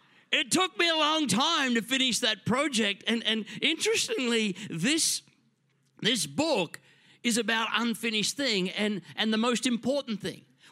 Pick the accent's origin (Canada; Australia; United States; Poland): Australia; Ipswich, Queensland; I grew up in Ipswich and we're kind of rev heads